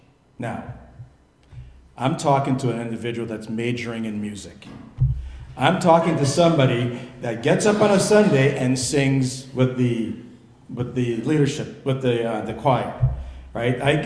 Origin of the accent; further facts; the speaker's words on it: Belize; grew up in the church, and for as long as I could remember, I've attended church. I grew up in Belize. I was just telling these folks, I grew up in Belize, and my dad was a principal in Belize.